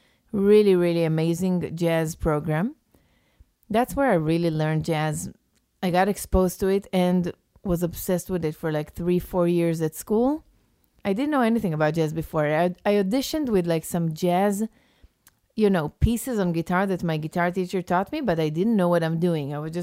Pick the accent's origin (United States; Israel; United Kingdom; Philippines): Israel; English is a second language; Growing up in Israel... We had seders, but you know, my family never reads the Haggadah.